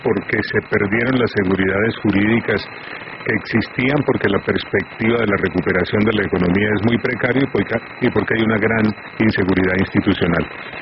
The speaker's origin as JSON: {"language": "Spanish", "town": "Cartago", "region": "Valle del Cauca", "country": "Colombia", "said": "Yo nací en Cartago. Vallecaucano, los dos, que es lo importante."}